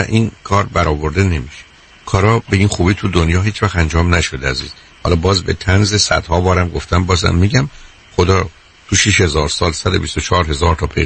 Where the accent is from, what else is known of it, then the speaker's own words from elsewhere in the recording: Iran; now in United States; بسیاری از ما از ایران اومدیم میخوایم اینجا ایرانی باشیم و ایرانی زندگی کنیم.